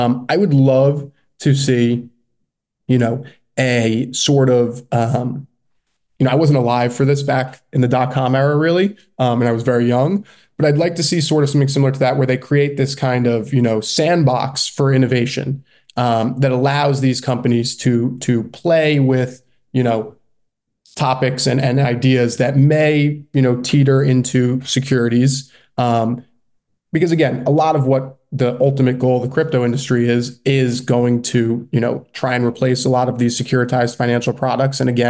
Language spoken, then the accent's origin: English; United States; what makes this country great is that we can all agree that we are American and we are one people.